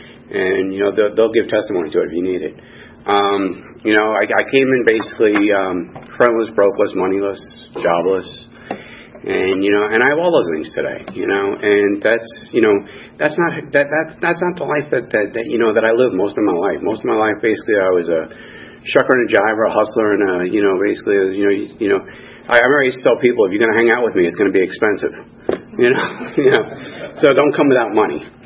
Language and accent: English; New York City, New York, United States; No, I was born and raised in the Bronx. I grew up there until I was 21 years old. The Bronx was an interesting place to grow up.